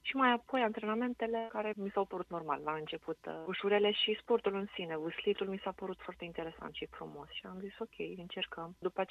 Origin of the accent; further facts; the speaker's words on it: Reghin, Mureș County, Romania; eu fiind din Reghin, născută și crescută la Reghin.